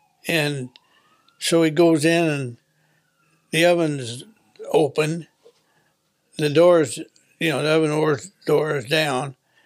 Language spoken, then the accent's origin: English; Oklahoma, United States; We grew up on horses in Oklahoma.